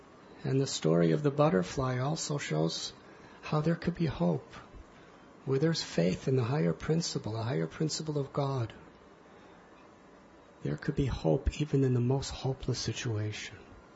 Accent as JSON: {"language": "English", "country": "United States", "lives_now": "India", "said": "I feel at home in their presence too, because I'm Jewish American. And I feel at home with all of them because I live in India."}